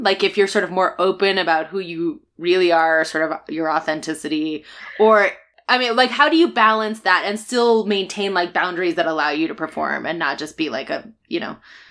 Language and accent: English; Tucson, Arizona, United States; Because I'm from Tucson, and I'll bet you, you get a little bit of a different audience in Tucson.